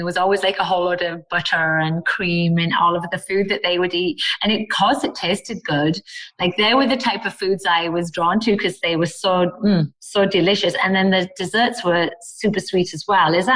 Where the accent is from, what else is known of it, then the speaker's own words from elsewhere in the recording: United Kingdom; But I know that like for me being British